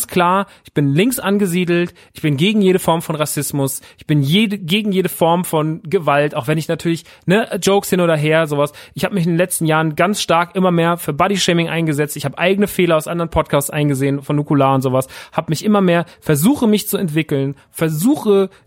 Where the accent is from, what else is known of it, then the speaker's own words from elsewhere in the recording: Aschaffenburg, Bavaria, Germany; in Aschaffenburg gewesen, in meiner Heimat